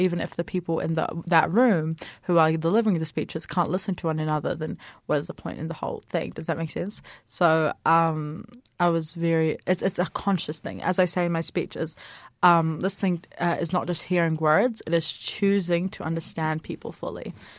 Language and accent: English; Dunedin, Otago, New Zealand; born there; Yeah, so I was born in Dunedin back in 2009.